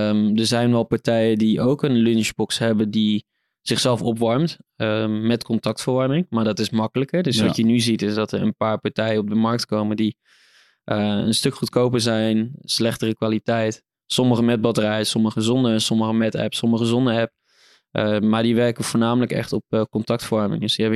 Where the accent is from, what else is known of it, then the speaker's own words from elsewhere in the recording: Netherlands; Nou goed, ik sla hem even plat als Hollander hier.